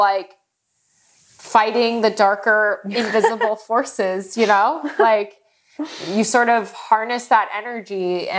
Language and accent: English; United States; it was the first time in a while where I felt defensive about being American.